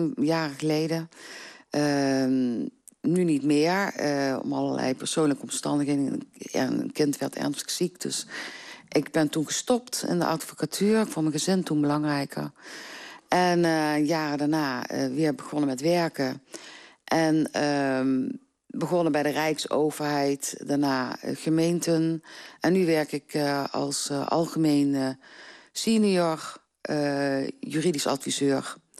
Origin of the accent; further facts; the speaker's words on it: Gelderland, Netherlands; now in Venlo, Netherlands; Nou, 32 jaar geleden ben ik hier komen wonen. Ik kom eigenlijk oorspronkelijk uit Zuid-Gelderland, onder de rivieren.